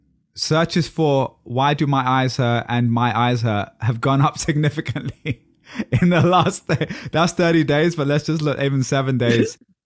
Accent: United States; I'm American here

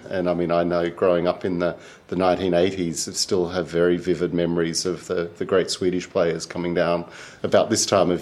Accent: Australia; now in Stockholm, Sweden; I'll certainly, as Australian ambassador, claim it as one of ours.

